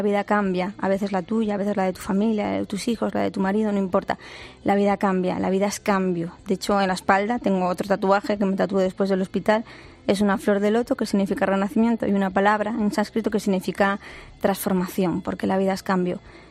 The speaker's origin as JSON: {"language": "Spanish", "region": "Asturias", "country": "Spain", "said": "Yo soy de Asturias."}